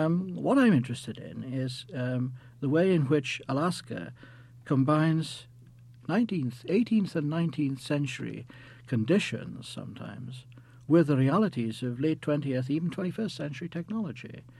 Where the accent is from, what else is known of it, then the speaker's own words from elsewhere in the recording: Wales, United Kingdom; also born or lived in United States; now in Belfast, United Kingdom; I'm Welsh. I was born in Wales, brought up in Wales, went, did my undergraduate work in Wales.